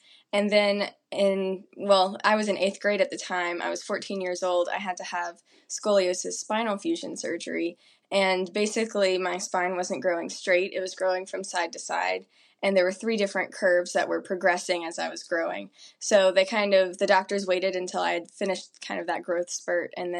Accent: South Carolina, United States; now in North Carolina, United States; Growing up in upstate South Carolina, it was very hot. We were about 4 hours away from the beach and about 4 hours away from the mountains.

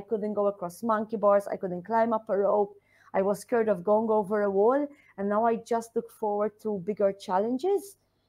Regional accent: Malta; moved away as an adult; now in Dubai, United Arab Emirates; So I'm originally from Malta. Malta's my hometown. I moved to Dubai around 6 years ago, which was November 2017.

